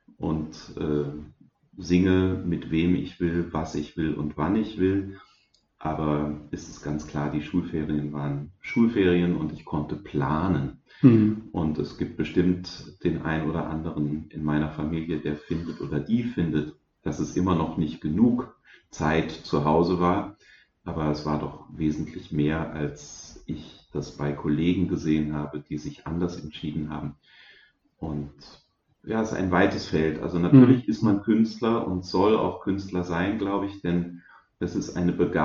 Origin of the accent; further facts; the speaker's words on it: Baden-Württemberg, Germany; ich bin in Südbaden aufgewachsen